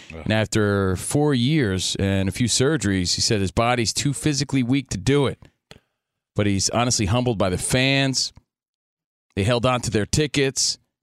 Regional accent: New Jersey, United States; I'll be the Taylor Ham of radio because I'm from Jersey.

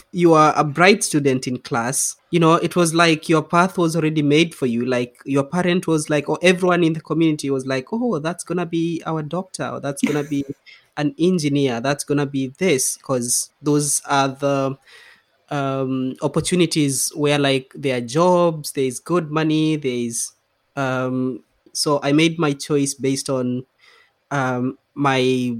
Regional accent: Kenya; now in Scotland, United Kingdom; growing up in Kenya, going to schools in Kenya

